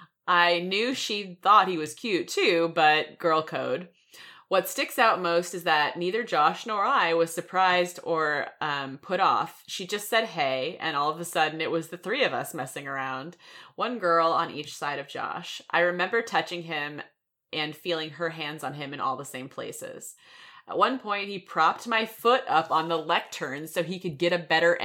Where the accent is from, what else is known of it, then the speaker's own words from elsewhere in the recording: New England, United States; I grew up in New England and my family is Unitarian